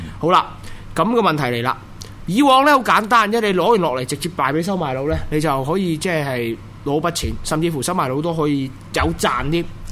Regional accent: Hong Kong; 我係一個香港人，我想住香港，點解要搬走？

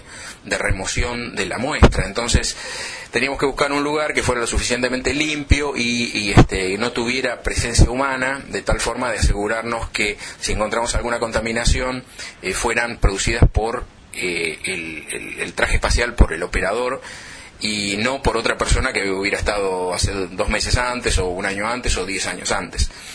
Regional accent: Argentina; uno puede decir, bueno, soy argentino y me siento parte de eso

